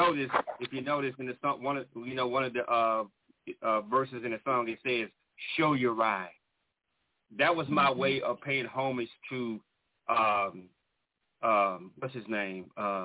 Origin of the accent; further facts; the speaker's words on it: Louisiana, United States; Hey, I'm from Louisiana. You know, we put that accent on them.